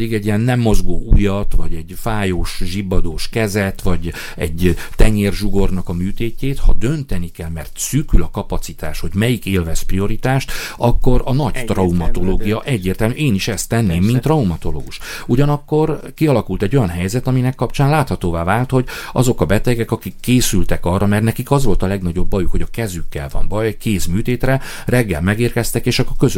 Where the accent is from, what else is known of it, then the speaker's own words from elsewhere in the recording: Romania; moved away; also born or lived in France; Tehát én azt mondtam, hogy én magyarként Magyarországon szeretnék élni, akkor ha Romániából el akartam jönni, akkor Franciaországból is el akarok jönni